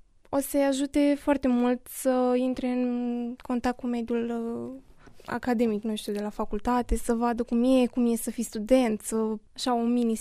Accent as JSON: {"language": "Romanian", "town": "Bacău", "region": "Bacău County", "country": "Romania", "said": "sunt din Bacău, am 20 de ani"}